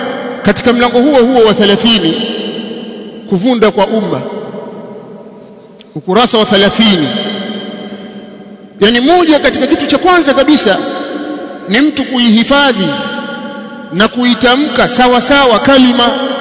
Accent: Tanzania

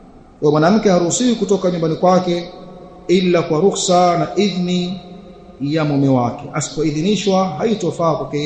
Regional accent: Dar es Salaam, Tanzania; Haya yanatokea kule kwetu Dar es Salaam.

